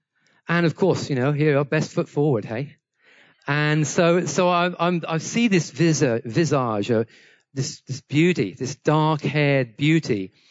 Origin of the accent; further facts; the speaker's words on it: United Kingdom; And of course, you know, I'm a Brit.